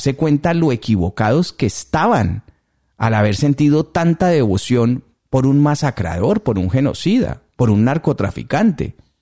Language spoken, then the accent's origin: Spanish; Colombia; de nosotros mismos como ciudadanos colombianos, como sociedad